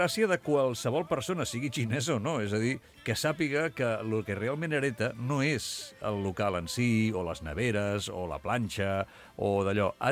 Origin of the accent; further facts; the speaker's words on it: Catalonia, Spain; Som catalans.